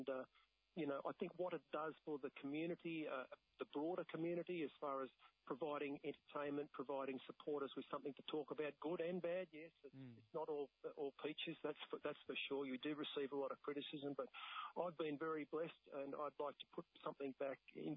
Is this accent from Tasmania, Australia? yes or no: no; Dunedoo, New South Wales, Australia; I came from Dunedoo at 79 kilos